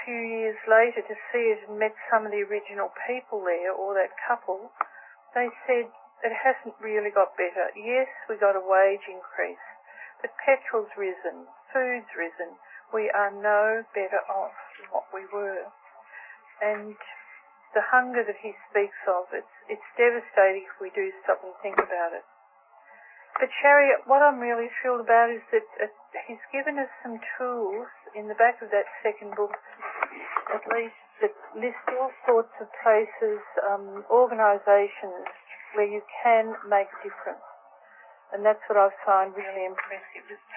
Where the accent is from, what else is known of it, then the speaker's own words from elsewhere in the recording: Australia; I'm not an American, but in Australia